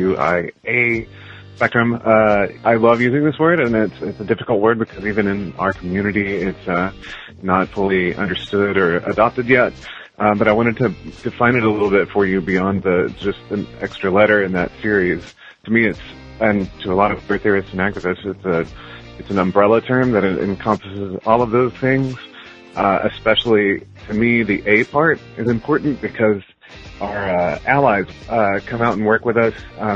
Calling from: Austin, Texas, United States; in Austin

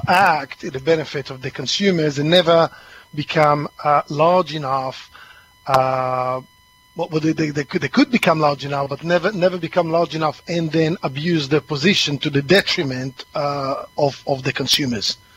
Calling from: East of England, United Kingdom; I'm calling from Essex today, dark and cloudy Essex.

